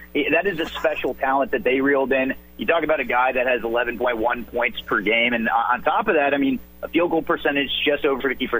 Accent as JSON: {"language": "English", "region": "California", "country": "United States", "tie": "born or raised there", "said": "coming from the West Coast, I grew up and lived in California"}